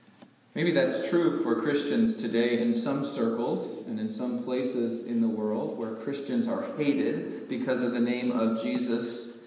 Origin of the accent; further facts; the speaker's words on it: Gulf Coast, United States; I grew up on the Gulf Coast, as many of you know, and I've been in a few typhoons